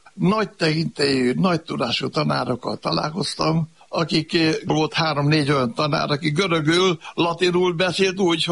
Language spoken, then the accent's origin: Hungarian; Demecser, Szabolcs-Szatmár-Bereg, Hungary; born there; Visszamentünk Demecserbe, ott születtem, felvettem a ünnepi öltönyt, amiben megkaptam a diplomámat